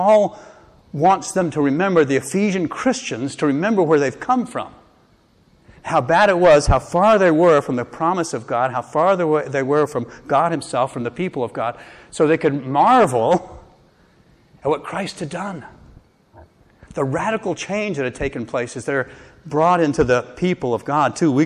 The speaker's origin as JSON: {"language": "English", "region": "the South", "country": "United States", "tie": "born or raised there", "said": "I grew up in the South, and of course, back in those days, in the 50s and 60s, African Americans were the ones that were ridiculed."}